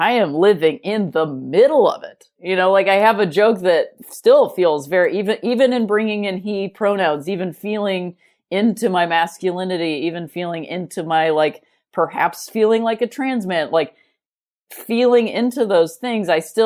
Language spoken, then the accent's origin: English; United States; especially in America, because I am an American person.